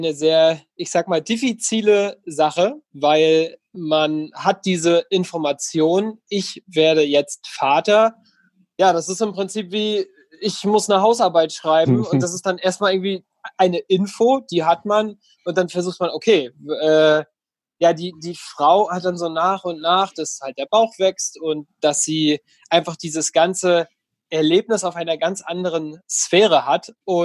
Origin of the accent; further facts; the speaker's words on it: Hamburg, Germany; ich bin Hamburger Papa-Blogger